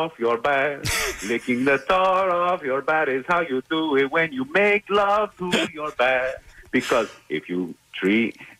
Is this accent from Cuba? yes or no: yes; Cuba; now in United States; Have I ever mentioned that growing up in Castro's Cuba was not fun?